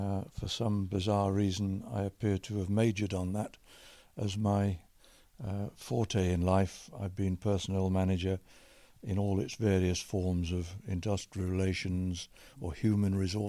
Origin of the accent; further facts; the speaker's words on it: Gerrards Cross, South East England, United Kingdom; born there; I was born in Gerrards Cross, just outside London, and that was in 1939, November.